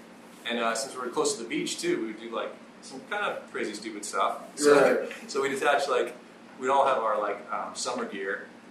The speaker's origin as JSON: {"language": "English", "region": "Virginia", "country": "United States", "tie": "born there", "said": "I was born in Virginia, though."}